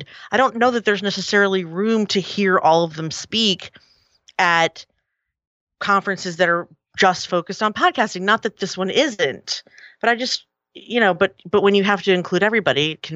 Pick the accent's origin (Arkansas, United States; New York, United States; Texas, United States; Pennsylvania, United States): Pennsylvania, United States; Philadelphia; Oh, because it was in Philly. It was right here in my hometown.